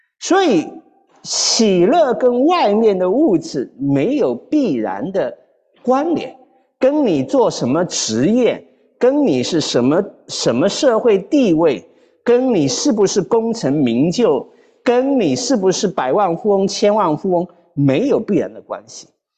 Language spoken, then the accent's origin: Chinese; China; 你就好像我们说我们中国人一样，我们的住房条件改变了多少